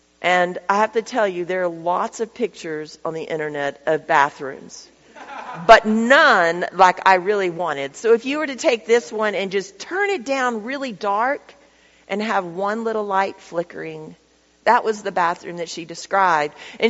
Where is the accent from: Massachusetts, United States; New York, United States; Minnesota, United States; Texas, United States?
Texas, United States; Lubbock; I'm from Lubbock, so this looks like rolling hills